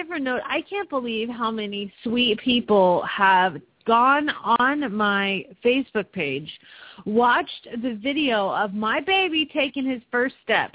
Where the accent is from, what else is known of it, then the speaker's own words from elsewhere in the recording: Phoenix, Arizona, United States; from Phoenix, Arizona